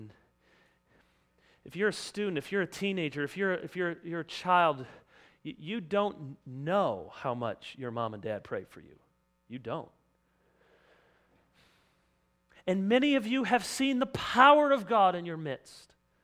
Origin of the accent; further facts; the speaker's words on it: Jenison, Michigan, United States; I said, I'm from Michigan. Oh, I heard that about Michigan. Not a lot of drugs there. I said, I don't know if that's true, but I think there probably are. Just not in my part of Jenison that I knew of.